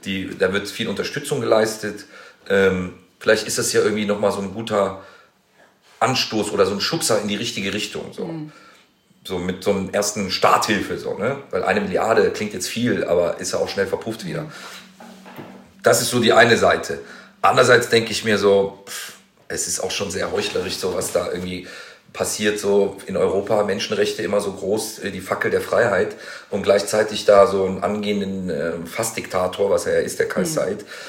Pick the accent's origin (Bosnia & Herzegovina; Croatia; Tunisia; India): Tunisia; also born or lived in Germany; Einerseits denke ich mir ganz eigennützig so als Tunesier, also Deutsch-Tunesier, aber ich bin halt Deutscher und Tunesier und beides.